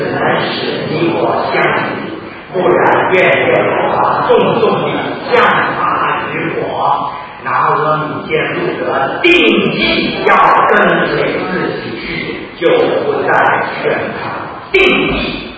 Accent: China; 我想大多数人，尤其是我们中国人，都选择了哪一条自私的道路。我们中国人啊，我们的福气遍布全球

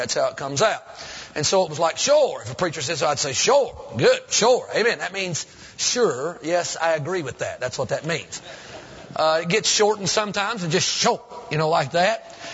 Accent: Kentucky, United States; Now, I grew up in Kentucky. Say amen right there.

